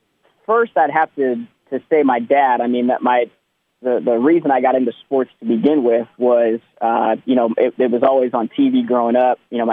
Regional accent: Indianapolis, Indiana, United States; I'm from Indianapolis. I was just telling Caleb off the air. I'm from the east side of Indianapolis, so I went to Warren Central High School.

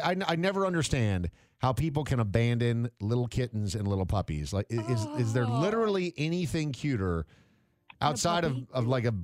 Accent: Minnesota, United States; It's a pretty common thing, growing up in Minnesota.

